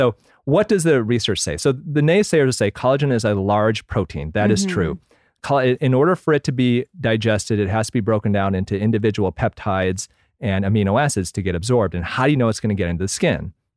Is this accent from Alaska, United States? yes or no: no; Michigan, United States; born or raised there